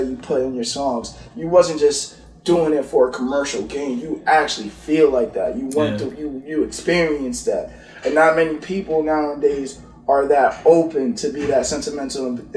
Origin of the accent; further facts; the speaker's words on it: Boston, Massachusetts, United States; No, I'm from Boston.